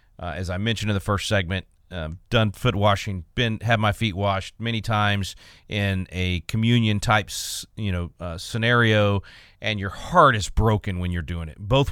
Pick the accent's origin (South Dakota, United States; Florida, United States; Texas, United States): Texas, United States; in my home state here in Texas